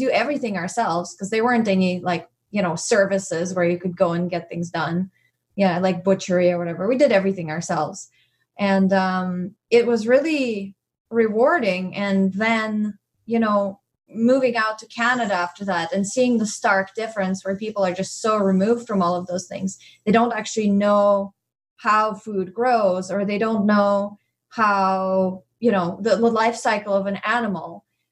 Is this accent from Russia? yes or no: yes; Russia; I grew up in Russia in the 80s when things were really bad, like the government was collapsing and there was no food in stores.